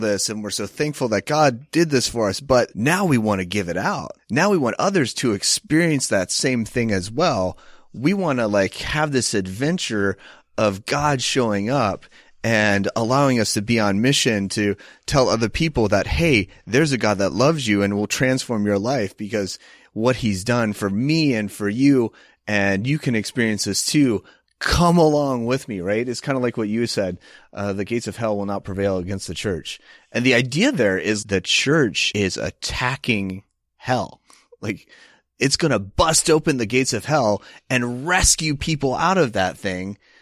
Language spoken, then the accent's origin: English; the South, United States; When I was growing up in the South, businesses were closed on Sunday.